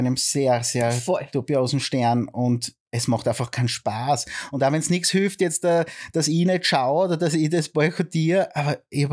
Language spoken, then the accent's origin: German; Kindberg, Styria, Austria; Allein bei uns in Kindberg gibt es 4, 5 Kaffeehäuser.